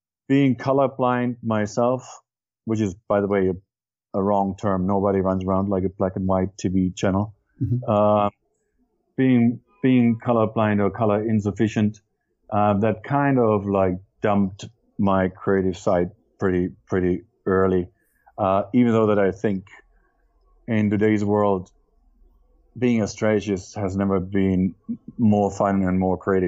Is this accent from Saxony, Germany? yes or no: no; Bavaria, Germany; also born or lived in Frankfurt; originally I'm from the countryside, but studied in Frankfurt, started my career there. So at this point, it feels like home, even though that my hometown was actually outside of Aschaffenburg.